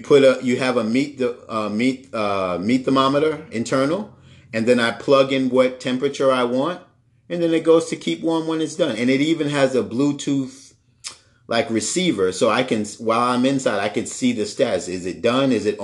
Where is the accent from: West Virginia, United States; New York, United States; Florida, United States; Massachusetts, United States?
New York, United States; Listen, I'm from New York. I've never had My mom had a little charcoal grill in our backyard.